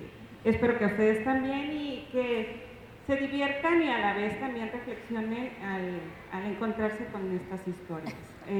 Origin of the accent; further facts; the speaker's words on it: Tuxtla Gutiérrez, Chiapas, Mexico; soy originaria de Tuxtla Gutiérrez